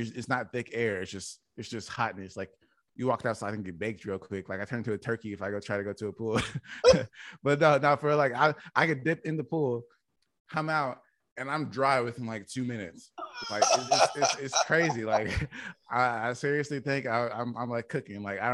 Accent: Indiana, United States; now in Phoenix, United States; I'm actually not even from Phoenix. Like, I grew up in Indiana. I moved to Phoenix the same time that my Australian friend did.

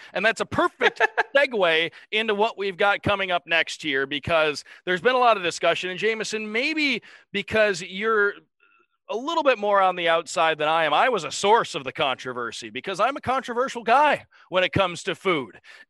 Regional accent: Detroit, Michigan, United States; I'm from Detroit, so the Coney dogs are a big thing

